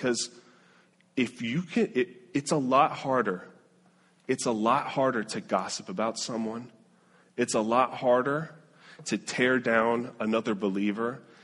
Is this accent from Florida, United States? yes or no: yes; Florida, United States; I grew up in South Florida. I grew up around hundreds and hundreds of thousands of people down here